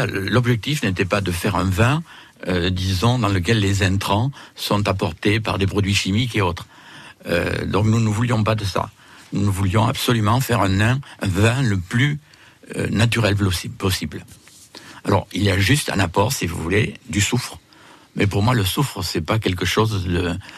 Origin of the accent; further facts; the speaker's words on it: Campagnac-lès-Quercy, Occitanie, France; born there; Je suis né à Campagnac-les-Quercy, dans une ferme.